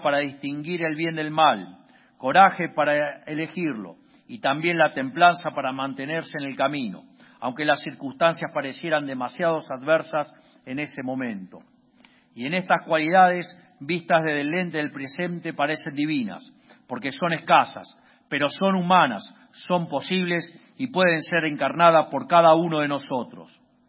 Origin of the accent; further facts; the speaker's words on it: Argentina; porque no somos cualquier pueblo, somos la Argentina